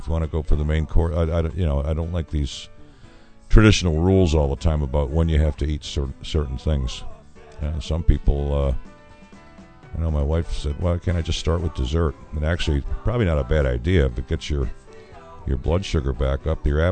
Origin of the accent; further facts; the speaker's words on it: Syracuse, New York, United States; I'm from Syracuse, and near the city is a town called Salve